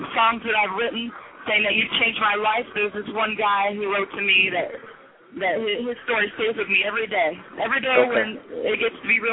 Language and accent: English; Cleveland, Ohio, United States; Sure, I'm from Cleveland, you know, and if you know anything about Cleveland, you know, people that have strong will come from there.